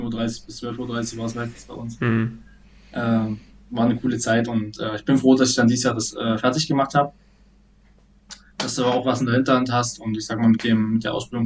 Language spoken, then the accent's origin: German; Nebra, Saxony-Anhalt, Germany; ich bin in Nebra zur Schule gegangen und dann bin ich aufs Burgenland-Gymnasium, hatte glaube ich auch so gesagt, gewechselt in Laucha